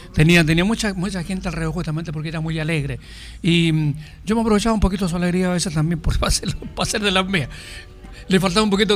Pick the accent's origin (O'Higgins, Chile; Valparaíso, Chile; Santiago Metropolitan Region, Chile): Santiago Metropolitan Region, Chile; Santiago; Yo orgullosamente digo que soy del barrio Plaza Almagro.